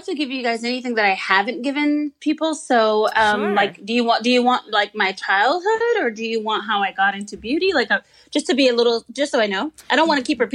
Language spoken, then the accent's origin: English; Compton, California, United States; what's crazy about my story is I grew up in Compton, but essentially when it came to going to school, in my second grade year, which is very shortly, so I didn't actually end up going to school in Compton.